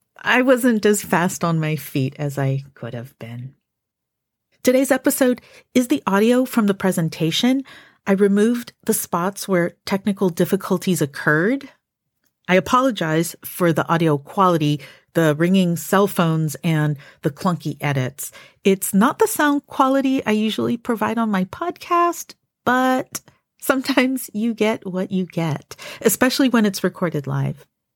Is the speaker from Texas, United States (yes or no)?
no; California, United States; I'm an amateur San Francisco historian. I'm born and raised in the Bay Area.